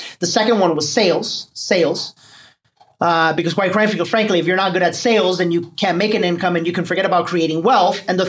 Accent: New York, United States; Sorry, I'm from New York, so I think I can get away with saying that.

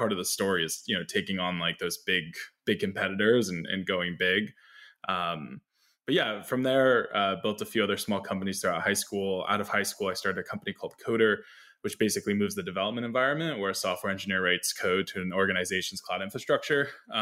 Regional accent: New York, United States; So to quickly share my story, I grew up in New York, just north of the city, became an internet kid pretty early

